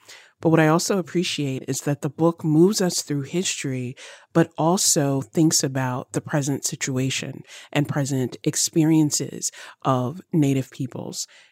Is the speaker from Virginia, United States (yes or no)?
yes; Virginia, United States; I grew up in Virginia